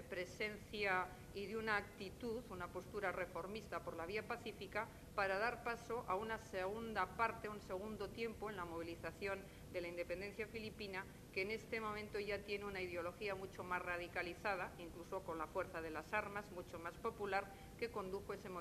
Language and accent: Spanish; Basque Country, Spain; Yo, como vengo del País Vasco y no quiero entrar a hacer política